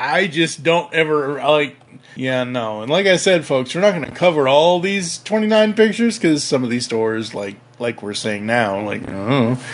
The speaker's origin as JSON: {"language": "English", "region": "Massachusetts", "country": "United States", "said": "I'm sorry if I sound elitist here, folks, but don't blame me, I'm from Massachusetts, damn it."}